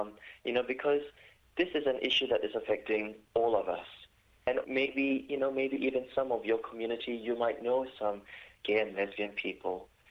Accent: Malaysia; now in Australia; so for me, like even I am a Malaysian Chinese, I'm an Australian, Asian Australian. When I came here to Australia, I understand what it is like to be on the receiving end of discrimination.

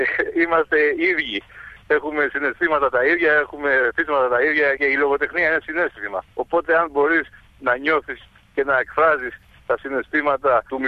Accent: Chios, North Aegean, Greece; Εγώ είμαι άνθρωπος που γεννήθηκα στη Χίο, μεγάλωσα στη Χίο, έφυγα για 5 χρόνια από το νησί και συνειδητά ξαναγύρισα πίσω και συνειδητό θα μετά ξαναπήγα πιο πίσω στο χωριό. Ο κόσμος μου είναι το νησί.

